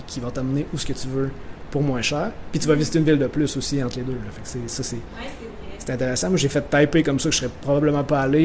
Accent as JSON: {"language": "French", "town": "Quebec City", "region": "Quebec", "country": "Canada", "said": "Mettons, moi, je viens de Québec"}